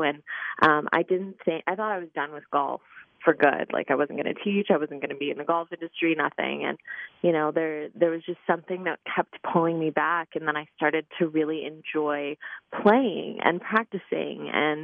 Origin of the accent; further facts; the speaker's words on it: Ohio, United States; also born or lived in Florida; I moved back to my home state of Ohio from Florida, where I was living